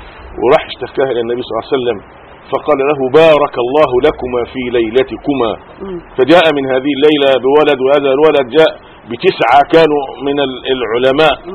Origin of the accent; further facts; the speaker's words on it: Egypt; كما رأيت في قريتي واعتقد في كل القرى المصرية